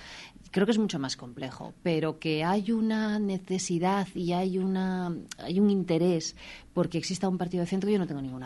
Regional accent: Salamanca, Castile and León, Spain; sino como salmantina, como ciudadana de este país

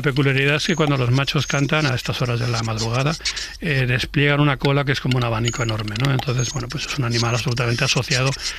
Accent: La Granja, Castile and León, Spain; en mi pueblo, en La Granja, en Segovia.

